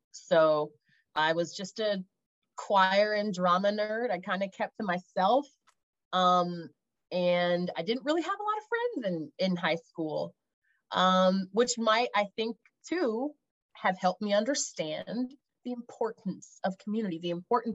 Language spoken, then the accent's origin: English; Dayton, Ohio, United States; born there; In Ohio? I was born there, yes. The reason I mention the Hilltop Housing Projects of Dayton, Ohio, I say it that way all the time. my parents grew up there across the street from each other.